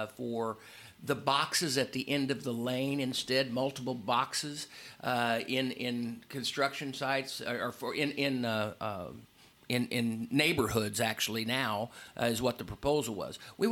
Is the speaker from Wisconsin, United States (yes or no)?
no; Murphysboro, Illinois, United States; Like I said, I'm from Murfreesboro, which is 6 miles away from Carbondale, which is home for Southern Illinois University.